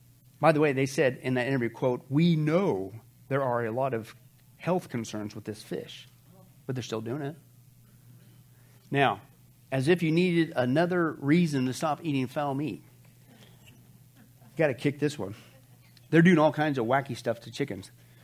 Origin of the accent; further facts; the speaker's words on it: Midwest, United States; I grew up in the Midwest. That was one thing you had to do. You had to dehorn a cow.